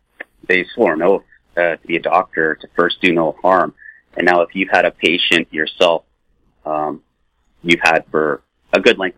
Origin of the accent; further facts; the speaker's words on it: British Columbia, Canada; This is our time as British Columbians to step up, stand up, and stand united